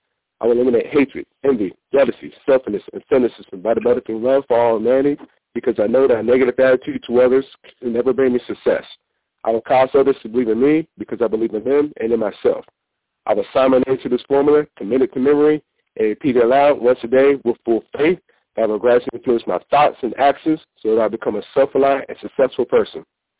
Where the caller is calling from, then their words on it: Jacksonville, Florida, United States; Jacksonville, Florida.